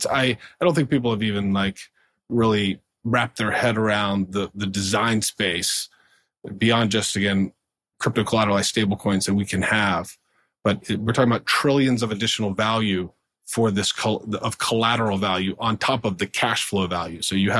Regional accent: North Carolina, United States; I remember he was from North Carolina, actually, because I grew up in North Carolina.

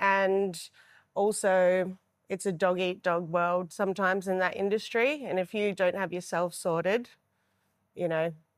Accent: Bendigo, Victoria, Australia; moved back to Bendigo, which is my hometown.

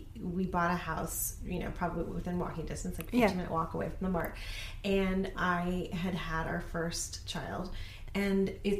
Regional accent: Columbia, Missouri, United States; born there; I was born in Columbia, Missouri.

